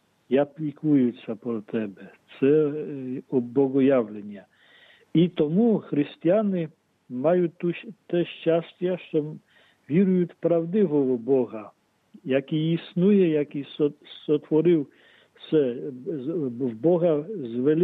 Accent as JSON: {"language": "Ukrainian", "town": "Zaporizhzhia", "region": "Zaporizhzhia Oblast", "country": "Ukraine", "tie": "born or raised there", "said": "так говорить про наше рідне місто Запоріжжя, що це серце України."}